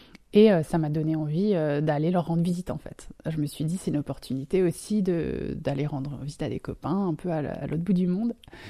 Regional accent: Grand Est, France; Oui, donc j'ai grandi en Alsace. … Et j'ai passé quelques études à Strasbourg. Et puis j'ai travaillé un petit peu là-bas.

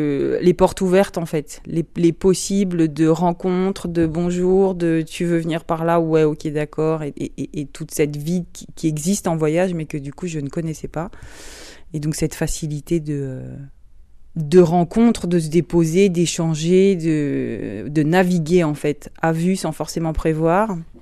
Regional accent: Strasbourg, Grand Est, France; Mes premiers souvenirs de voyage ou d'émancipation, comme tu dis, ça a été mes premiers voyages vers Mulhouse, donc un énorme voyage de Strasbourg jusqu'à Mulhous

